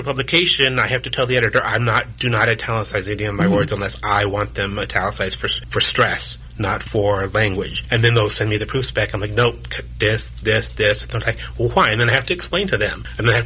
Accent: Texas, United States; now in Kansas, United States; I was born in Texas, but I live in Kansas, and Kansas is my home. So for someone to say, you can't live in Kansas anymore, I really don't know any other place. I have memories of Texas. I grew up a little bit in Texas.

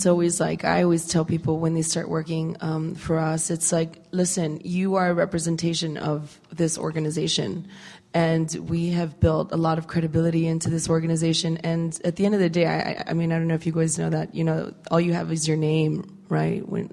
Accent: Colombia; English is a second language; Like, I'm from Colombia. I see poverty all the time and at home, right?

